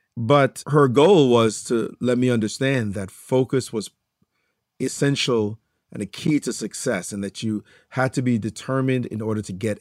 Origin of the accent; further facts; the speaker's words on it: Jamaica; So it was quite a challenge growing up in Jamaica because we lived in serious amount of poverty.